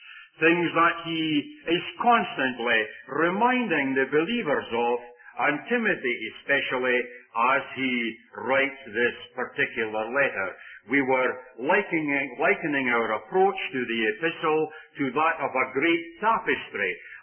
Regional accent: Scotland, United Kingdom; So be warned as to what can happen with us Scotsmen down through.

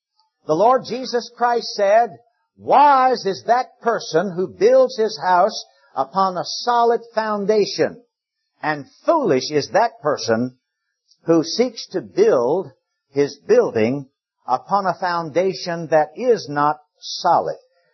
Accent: Richmond, Virginia, United States; Recently, Louise and I were up in my hometown of Richmond, Virginia.

